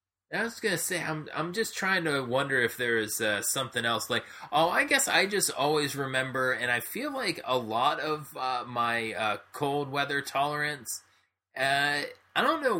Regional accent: Pennsylvania, United States; when we were growing up in Pennsylvania.

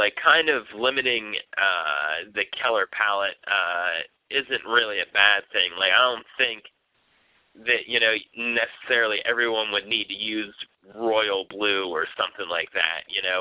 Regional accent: Pennsylvania, United States; accent: Western Pennsylvania; anybody that hasn't listened to my hick accent before from Pennsylvania … pronounces C-O-L-O-R as Keller, so...

